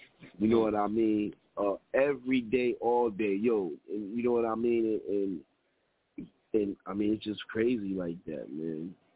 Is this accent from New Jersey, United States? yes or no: yes; Paterson, New Jersey, United States; and I'm from Patterson, you know, it's people in Patterson I know